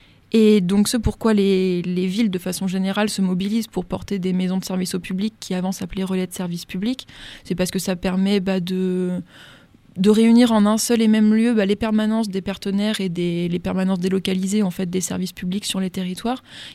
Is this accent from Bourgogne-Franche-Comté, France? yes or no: no; Tours, Centre-Val de Loire, France; moi je viens de Tours, donc pour moi les territoires ruraux c'est en pleine Beauce et au milieu des champs de grandes cultures.